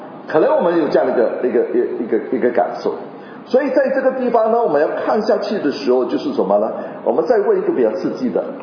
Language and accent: Chinese; Hainan, China; 所以我也会讲广东话，但是我不是广东人，我是海南人我在客家村长大，然后我现在服侍广东的聚会